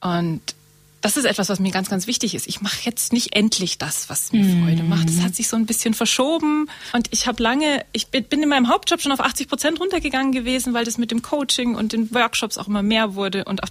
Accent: Murnau, Bavaria, Germany; Ich habe schon immer in München gewohnt, beziehungsweise Murnau. Ich komme aus Murnau und hatte aber meinen Job in Stuttgart.

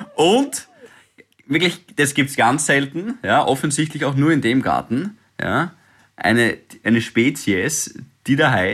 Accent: Styria, Austria; natürlich als Steirer mit Kernel und so weiter, ich weiß eh, dass es gut ist

